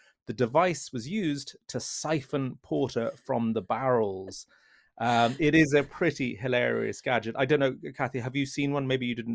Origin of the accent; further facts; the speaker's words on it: Carlow, Leinster, Ireland; They have a gimlet proudly on display in the museum in my hometown of Carlow.